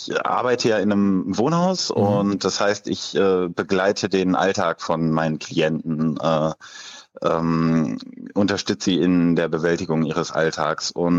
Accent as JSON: {"language": "German", "town": "Leverkusen", "region": "North Rhine-Westphalia", "country": "Germany", "said": "ich komme aus Leverkusen"}